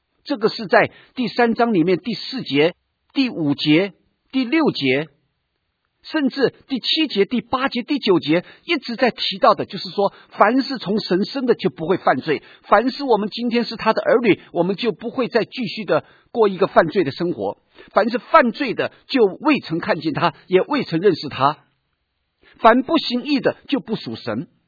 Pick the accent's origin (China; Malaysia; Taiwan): China; 我们中国人有一句话说，龙生龙，凤生凤，老鼠生的儿子会打洞。